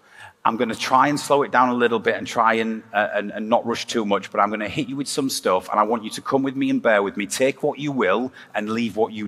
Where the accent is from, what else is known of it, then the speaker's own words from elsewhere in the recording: Hull, Yorkshire and the Humber, United Kingdom; am Hull born and bred, as you can probably tell by the accent. After a short time on Sutton Park, I grew up on Branscombe.